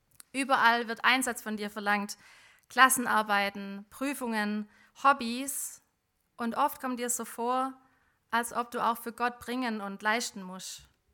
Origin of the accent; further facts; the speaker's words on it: Baden-Württemberg, Germany; Ich bin auf eifrig, ist ja klar, als Schwäbin.